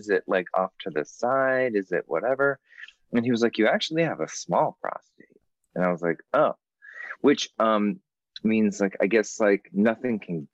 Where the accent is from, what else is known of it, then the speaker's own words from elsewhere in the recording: San Antonio, Texas, United States; I mean, our room is actually like I'm from San Antonio, Texas.